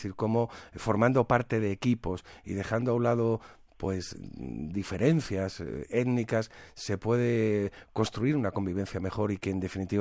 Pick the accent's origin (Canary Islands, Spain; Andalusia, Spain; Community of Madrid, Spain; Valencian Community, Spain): Valencian Community, Spain; Valencia; Y había también, en Valencia, en mi tierra, había muchísima afición también al trinquete